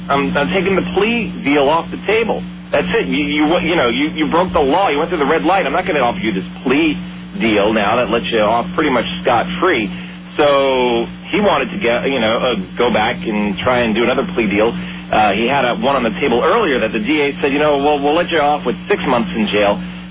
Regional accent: Brooklyn, New York, United States; My hometown, Brooklyn.

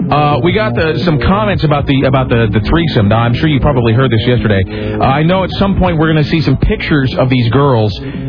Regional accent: Kennewick, Washington, United States; It when I was growing up in Kennahick.

